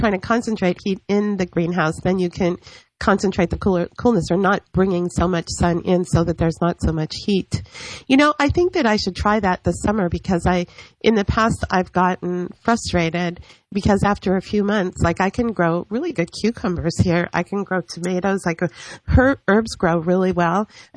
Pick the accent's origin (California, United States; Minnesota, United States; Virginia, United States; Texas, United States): California, United States; now in Florida, United States; I've lived here for 12 years, but I grew up in California. I gardened in California. I'm still not used to Florida.